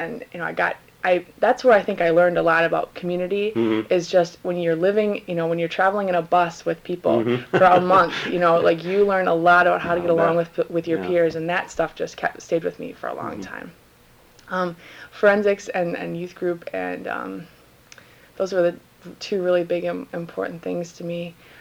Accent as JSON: {"language": "English", "town": "Portage", "region": "Michigan", "country": "United States", "tie": "born or raised there", "also_born_or_lived": "Kalamazoo", "said": "I was born in Kalamazoo, Michigan. Went to Portage Northern High School."}